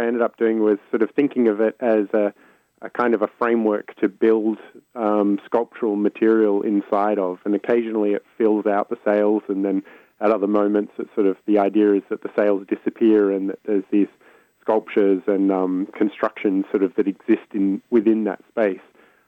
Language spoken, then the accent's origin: English; Australia; I'm from the Australian side of things